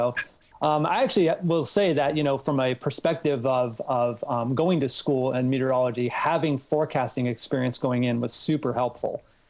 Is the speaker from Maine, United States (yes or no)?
no; Florida, United States; I grew up in Florida, so okay. You know, lots of tropical activity there.